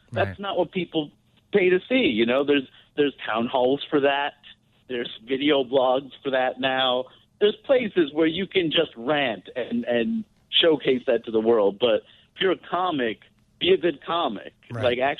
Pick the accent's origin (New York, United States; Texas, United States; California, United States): New York, United States; Queens; We're kids from Queens. We traveled an hour 45 to get to the Village.